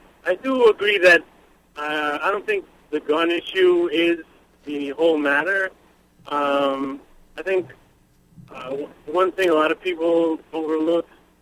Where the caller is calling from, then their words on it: Port Jefferson, New York, United States; I'm actually calling from Port Jeff.